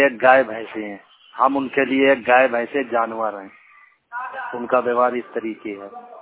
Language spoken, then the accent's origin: Hindi; Kanpur, Uttar Pradesh, India; मैं सर उत्तर प्रदेश कानपुर महानगर से आया हूँ